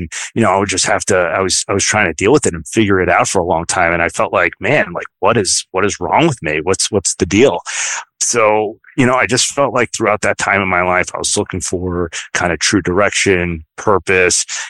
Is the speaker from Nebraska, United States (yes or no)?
no; New York City, New York, United States; now in Connecticut, United States; I grew up in the Bronx, New York, which is right outside of New York, and I work in the advertising industry.